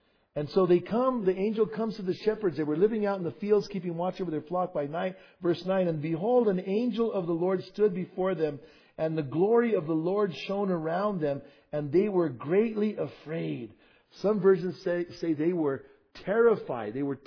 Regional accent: Bernalillo, New Mexico, United States; I grew up in Bernalillo in a little tiny house, two bedrooms.

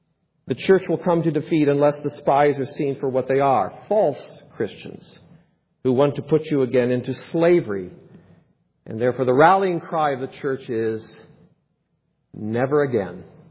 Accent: Pella, Iowa, United States; I remember working in a window factory in my hometown of Pella

